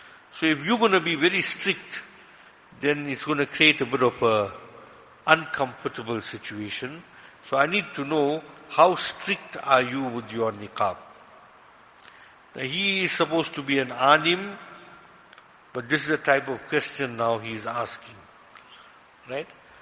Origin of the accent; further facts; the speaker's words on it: South Africa; So as South African Muslims, we spoilt for choice.